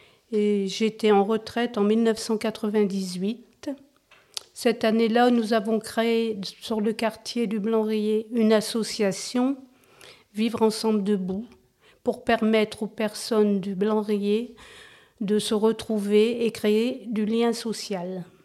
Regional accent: Wattignies, Hauts-de-France, France; born there; je suis née à Wattigny, j'ai 4 enfants

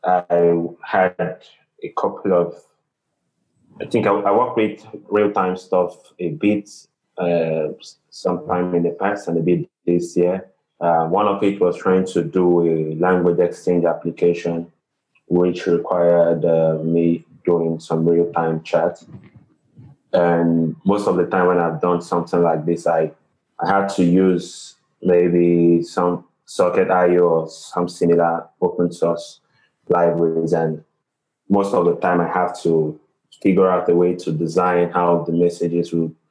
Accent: Nigeria; from Nigeria, software developer.

